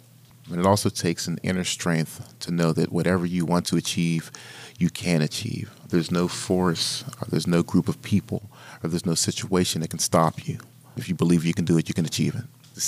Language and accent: English; Homewood, United States; born or raised there